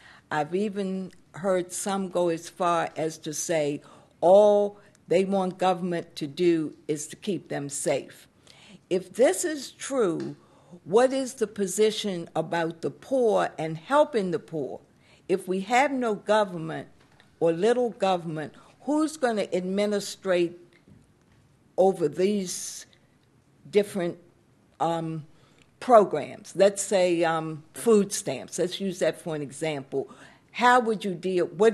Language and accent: English; Baltimore, Maryland, United States; from Baltimore, Maryland.